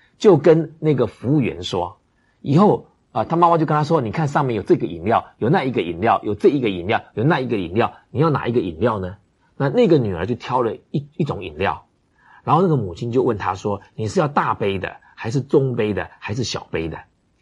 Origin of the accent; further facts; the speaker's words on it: Taiwan; 这个是我们台湾人表达爱的方式。